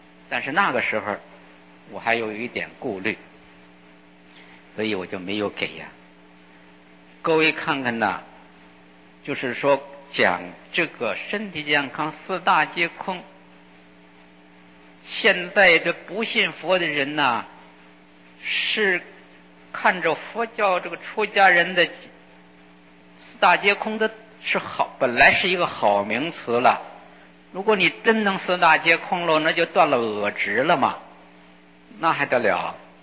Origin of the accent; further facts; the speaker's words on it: Beijing, China; 你是哪儿人？我说我是北京